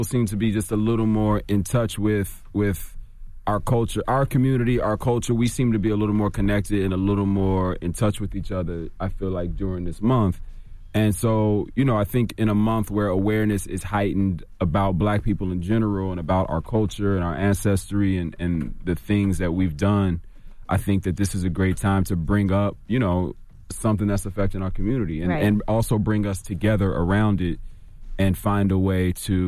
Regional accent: Oklahoma, United States; I'm from Oklahoma, but I was down there on the show for a long time.

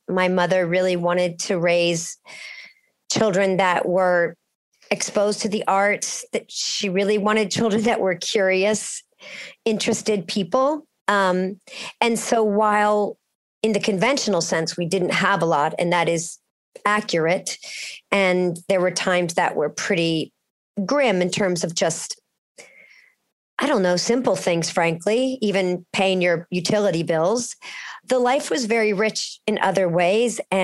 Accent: Cincinnati, Ohio, United States; at the time when I was growing up in Cincinnati, the arts was so well funded by state, local, and federal governments.

